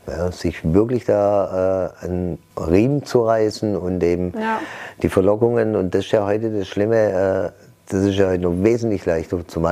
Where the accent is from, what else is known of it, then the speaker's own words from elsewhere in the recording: Stuttgart, Baden-Württemberg, Germany; Ich bin ja gebürtiger Zuffenhäusener.